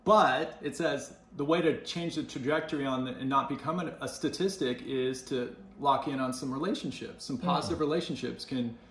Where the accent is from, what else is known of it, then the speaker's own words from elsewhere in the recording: Salt Lake City, Utah, United States; Salt Lake City, Utah.